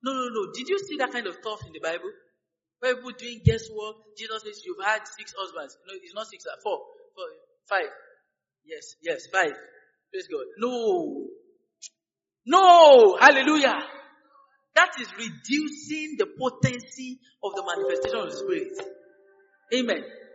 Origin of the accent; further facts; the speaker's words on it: Edo, Nigeria; What state are you from? I'm from Edo state. I can't have Tunde as a sister.